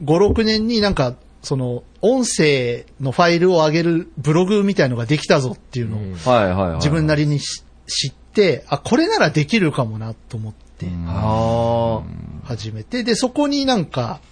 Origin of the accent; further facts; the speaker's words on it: Oita, Japan; まあ、大分出身なんですけど